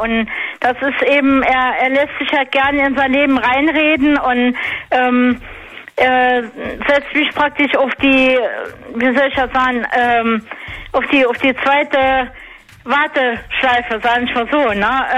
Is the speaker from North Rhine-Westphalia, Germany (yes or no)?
no; Saarland, Germany; Ich bin aus dem Saarland.